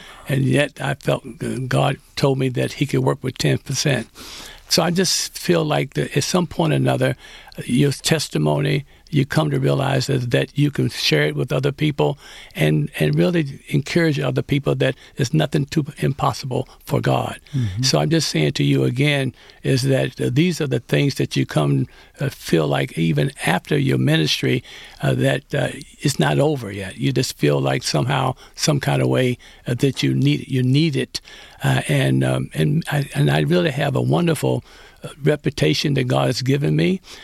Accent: the South, United States; I grew up in the South, and I'm 81 years old.

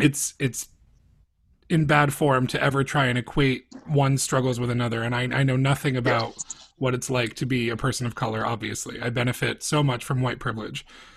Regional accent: New Hampshire, United States; I'm from New Hampshire. I'm a white boy from New Hampshire, which is one of the whitest states in the country.

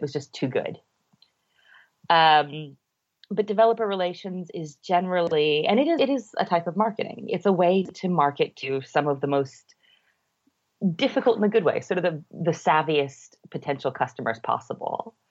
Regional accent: United States; now in Birmingham, United Kingdom; I'm an American in Brum

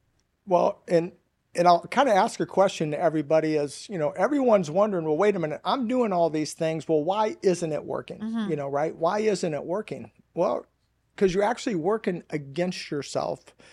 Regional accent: Midwest, United States; now in California, United States; I live in California, I should say, but I'm from the Midwest

